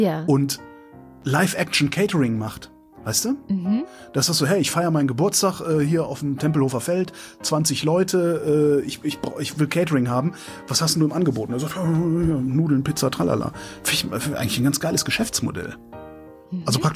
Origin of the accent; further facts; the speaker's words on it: Bavaria, Germany; wir sind halt aus Bayern